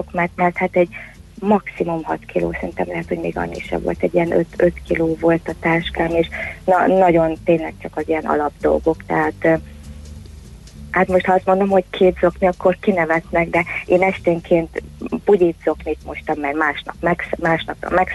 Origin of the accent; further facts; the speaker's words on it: Budapest, Hungary; tehát én pesti vagyok, és akkor Pesten aludtam magamnál.